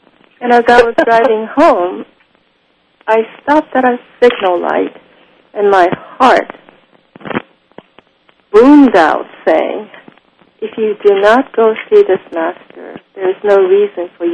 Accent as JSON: {"language": "English", "country": "Japan", "tie": "born or raised there", "said": "I was born and raised in Japan. My father was a Buddhist. My mother was a Christian."}